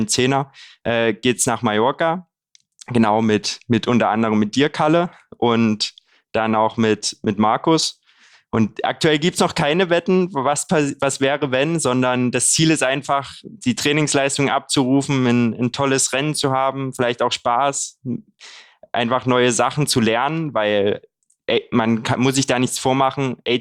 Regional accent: Haselbachtal, Saxony, Germany; mein Heimatort, das kleine Dorf Haselbachtal, die Gemeinde Haselbachtal kommt aus dem Speckgürtel von Dresden

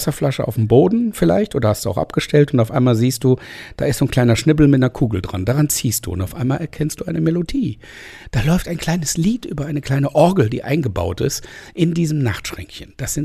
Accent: Düsseldorf, North Rhine-Westphalia, Germany; born there; Ich bin in Düsseldorf geboren, aber auf der richtigen Rheinseite in Oberkassel, ne?

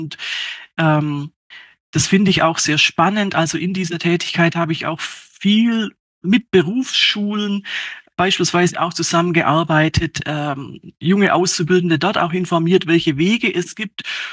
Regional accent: Ellwangen, Baden-Württemberg, Germany; Ahlen-Ellwangen.

